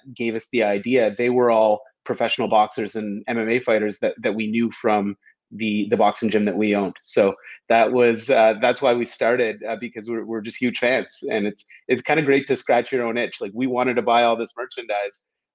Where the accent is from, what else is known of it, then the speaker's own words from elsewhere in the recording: Canada; I'm Canadian. I grew up playing hockey my entire life